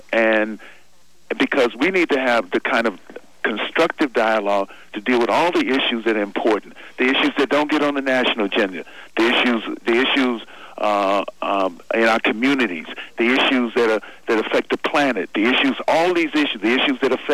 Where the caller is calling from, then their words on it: New York, United States; No, I'm not calling from San Francisco. I happen to be in New York right now.